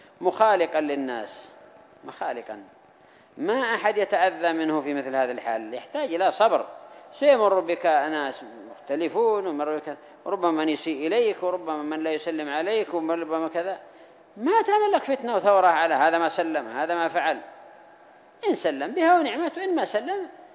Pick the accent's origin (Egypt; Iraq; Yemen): Yemen; حصل ذلك بارك الله فيكم أن الطريق مظلومة عندنا في اليمن، حقوق الطريق مظلومة